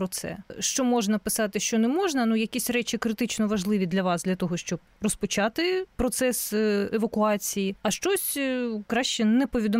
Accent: Luhansk Oblast, Ukraine; я сама з Луганщини

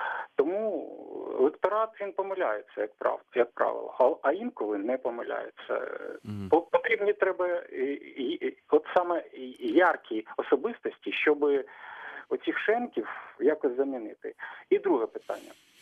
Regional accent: Lubny, Poltava Oblast, Ukraine; місто Лубни.

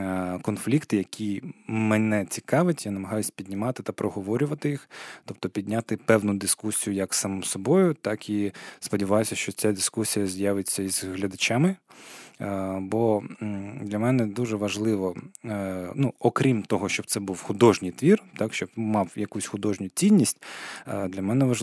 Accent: Crimea, Ukraine; як кримський татарин, як громадян України

